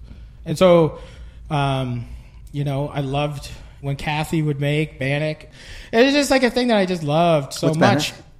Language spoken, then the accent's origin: English; Fort Erie, Ontario, Canada; growing up in Fort Erie, like, you know, like I said, like, my best friend was Danny General, and he was Mohawk Turtle Clan